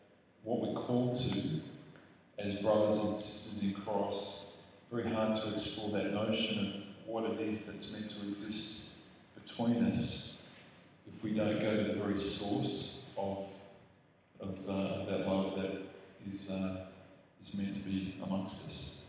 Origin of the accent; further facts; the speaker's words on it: Wollongong, New South Wales, Australia; I'm from Wollongong. I'm married, one wife, four kids, and beautiful, you know, very, very blessed with my family, and have been living in Wollongong for the last 10 or so years.